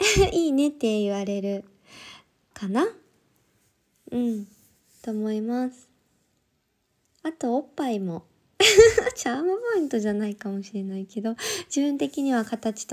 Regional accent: Kansai, Japan; accent: Kansai dialect; now in Tokyo, Japan; 出身は関西です。でも東京が長いから、ちょっと関西弁パッと出てこない、はい、ですが関西弁で喋りかけられたらめっちゃ関西弁が出ます。

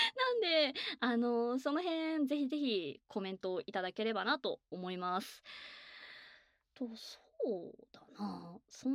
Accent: Kansai, Japan; accent: Kansai; 本当に私の出身が関西圏なので、どうしてもイントネーションがすごく関西寄りになってしまって、

